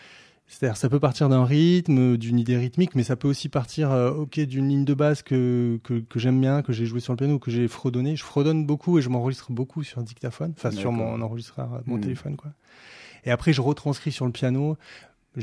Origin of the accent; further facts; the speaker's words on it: Montpellier, Occitanie, France; je jouais à Montpellier, je suis de Montpellier, du coup.